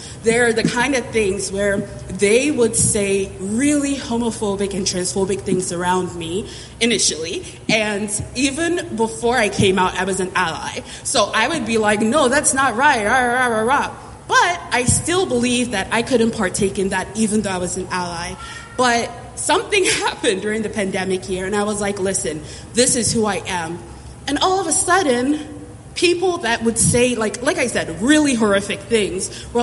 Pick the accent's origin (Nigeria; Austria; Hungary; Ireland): Nigeria; now in United States; So I was born in Nigeria. I am Nigerian American.